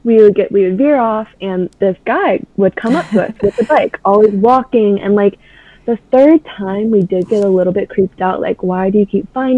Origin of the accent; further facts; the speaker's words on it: Durham, North Carolina, United States; Yes, I'm from North Carolina, Durham.